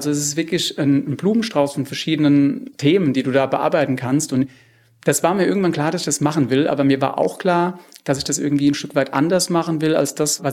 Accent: Rhineland-Palatinate, Germany; Ich komme jetzt aus Rheinhessen, ist das das größte deutsche Weinanbaugebiet

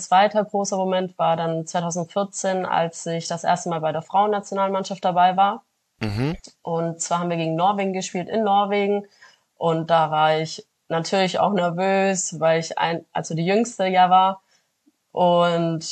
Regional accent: Germany; wir leben zwar hier in Deutschland, ich bin hier auch in Deutschland aufgewachsen und geboren

